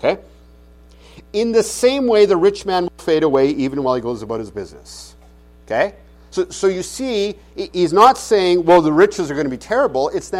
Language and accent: English; Canada; I'm from Canada, so that, you know, it's not Canada.